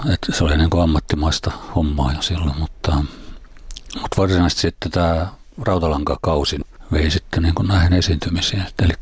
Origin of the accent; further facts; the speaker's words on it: Haukivuori, South Savo, Finland; now in Kerava, Finland; Alun alkaen on lähtenyt Haukivuorelta. Sehän on tietysti Mikkelin ja Pieksämäen välillä.